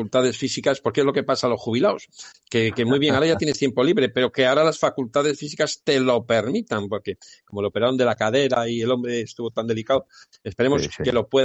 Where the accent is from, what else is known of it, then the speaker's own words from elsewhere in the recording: Castile and León, Spain; Actualmente está en mi tierra leonesa, desde 1976